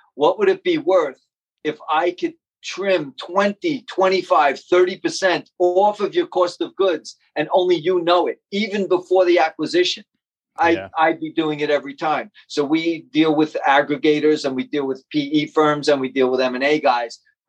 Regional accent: New York, United States; I'm a New Yorker, born and bred.

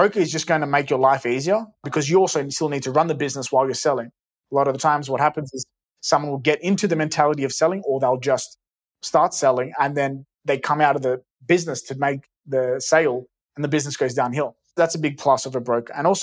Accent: Australia; I mean, I grew up in Australia.

